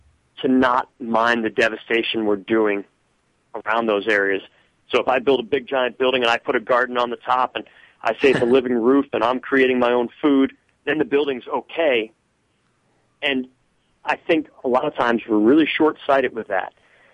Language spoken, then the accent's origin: English; Pennsylvania, United States; my family moved to my hometown in Pennsylvania in the 1740s.